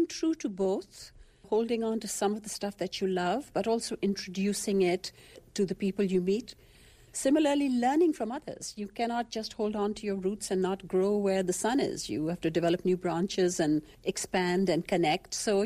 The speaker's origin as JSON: {"language": "English", "town": "Karachi", "region": "Sindh", "country": "Pakistan", "tie": "born or raised there", "lives_now": "New York, United States", "said": "And I grew up like that in Karachi."}